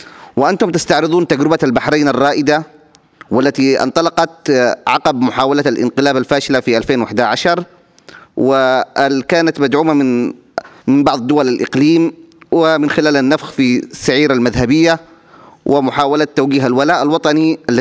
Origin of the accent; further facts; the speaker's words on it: Yemen; تمكنت تلك الدولة أيضا من زرع فتنة مذهبية في بلادي اليمن